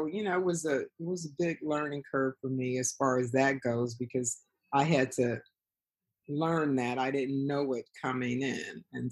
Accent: Indiana, United States; now in Los Angeles, United States; I'm originally from Indiana.

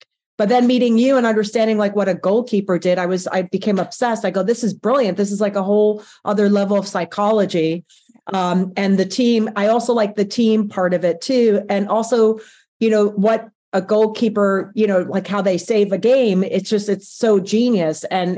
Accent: New York, United States; Well, I grew up in New York and Brooklyn.

